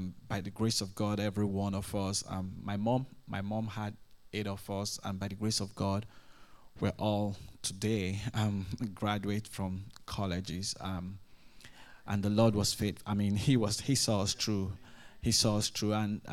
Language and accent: English; Nigeria; moved away as an adult; now in United States; When I came from Nigeria, I was working in a bank.